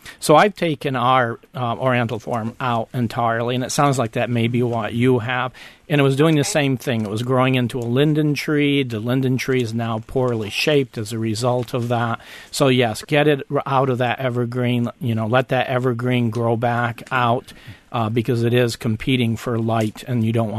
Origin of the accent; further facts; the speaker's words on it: New York, United States; No, I didn't. And I come originally from New York, so.